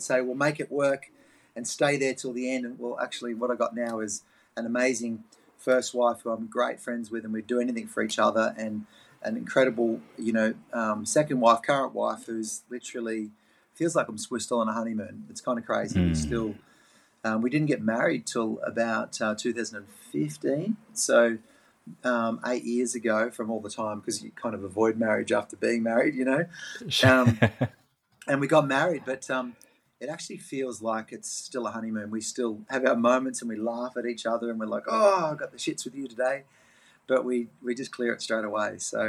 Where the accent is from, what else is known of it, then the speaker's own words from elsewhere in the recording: Melbourne, Victoria, Australia; born there; I was born in Melbourne. For non-Australians, that's right down the bottom southeast of Australia. So that's the cold spot.